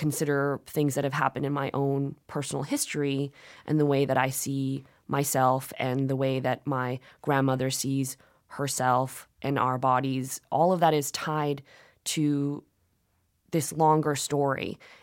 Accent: United States; my parents were born in South Korea. I'm Korean American

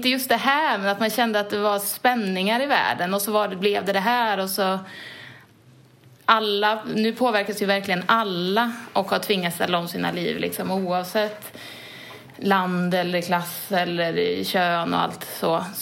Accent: Arvika, Värmland, Sweden; now in Gothenburg, Sweden; Jag är 29 år. Jag bor i Björkekärr i Göteborg. Men jag kommer ursprungligen från Arvika i Värmland.

